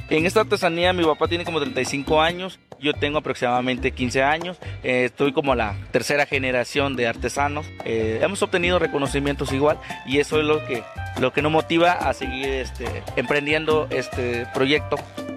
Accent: Tabasco, Mexico; soy artesano de Tabasco y trabajo fibra vegetales

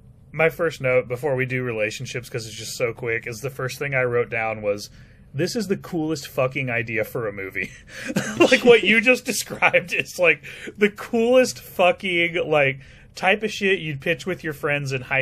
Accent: McKinney, Texas, United States; I grew up in McKinney, which is not very far from the places King of the Hill is based on.

